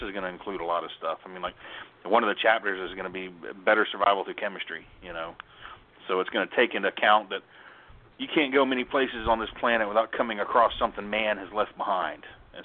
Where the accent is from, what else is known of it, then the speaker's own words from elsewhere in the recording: Florida, United States; Well, I come from Florida. You can't pick a rock up on the ground in Florida and sharpen a knife. We don't have rocks.